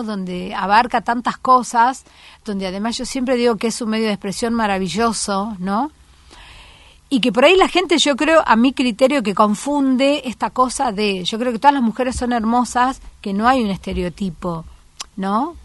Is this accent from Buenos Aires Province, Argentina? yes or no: no; Tucumán, Argentina; now in Buenos Aires, Argentina; Bueno, yo soy tucumana.